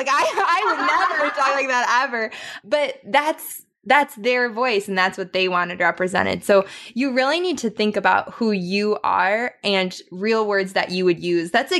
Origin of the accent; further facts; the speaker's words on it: Wisconsin, United States; And I'm from Wisconsin.